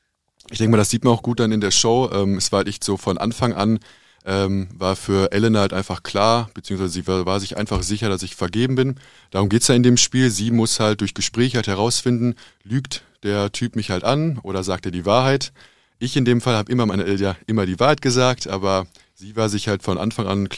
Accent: Castrop-Rauxel, North Rhine-Westphalia, Germany; also komplett eigentlich groß geworden in Kastrop, bin auch immer hier gewesen in Kastrop.

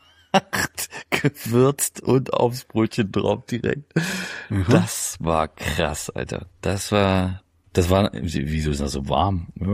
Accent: Thuringia, Germany; ich komme aus so Eichsfeld, aus dem Kreis Eichsfeld, aus Thüringen

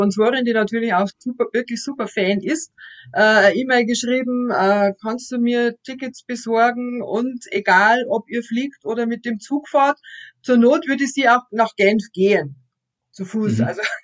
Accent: Straubing, Bavaria, Germany; Ich bin auch eine gebürtige Straubingerin. Ich war außer mal zum Studium eigentlich auch nicht groß aus Straubing weg. Ich habe hier meinen Bekanntenkreis, mein Freundeskreis. Wir haben unsere Firma hier in Straubing. Also wir sind einfach hier alt eingesessen

